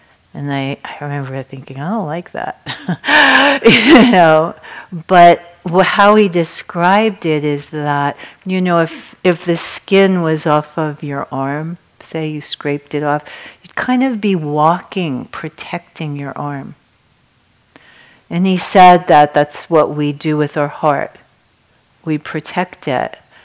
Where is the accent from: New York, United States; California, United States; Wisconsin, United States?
New York, United States; And also I grew up in New York. I didn't know anything about surfing.